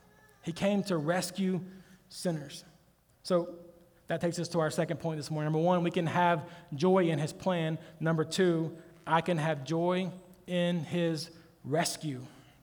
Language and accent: English; Mississippi, United States; Listen, I'm from Mississippi. I didn't even know what Phoenix was until I was in college.